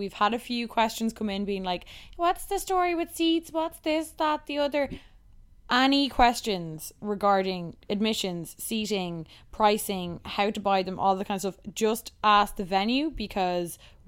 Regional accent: Dublin, Leinster, Ireland; Favourite locations outside of Dublin, my hometown.

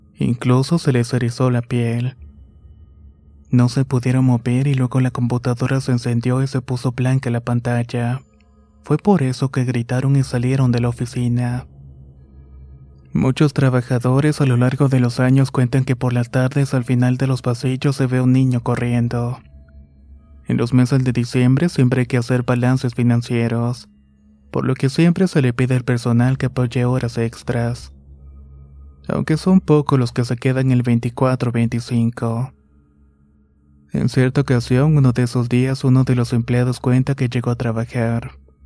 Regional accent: Honduras; Soy de Honduras, actualmente vivo en la ciudad de Choloma, conocida como la ciudad de las maquilas.

